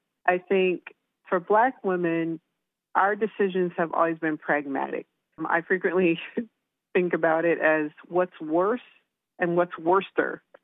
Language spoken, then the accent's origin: English; Milwaukee, Wisconsin, United States; moved away as an adult; now in Portland, United States; I'm originally from the Midwest, so moving to Oregon and Portland wasn't that big of a shock for me, right? Because I'm from the industrial Midwest and from Milwaukee, Wisconsin.